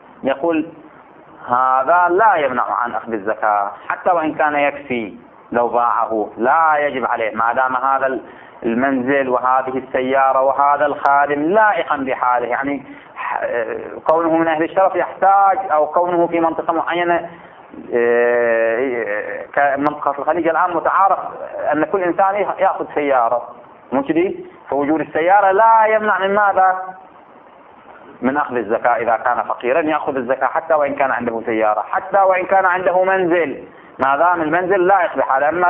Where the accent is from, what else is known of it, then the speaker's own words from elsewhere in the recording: Bahrain; مثل الآن عندنا في البحرين